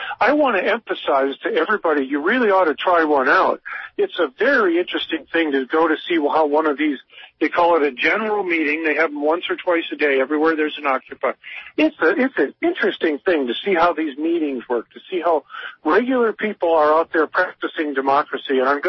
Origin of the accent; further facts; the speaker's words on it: Santa Cruz, California, United States; I'm from Santa Cruz, where they have drum circles, so I'm already prepared for it.